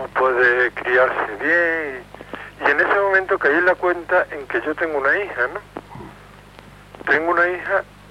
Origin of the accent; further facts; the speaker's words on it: Málaga, Andalusia, Spain; de Málaga, y quería comentarte